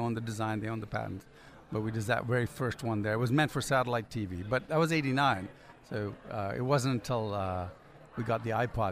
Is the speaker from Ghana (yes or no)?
yes; Ghana; also born or lived in Sudan; growing up in Africa because I was born in Ghana, but then we lived in Sudan, right on the edge of the Sahara Desert for about 9 years.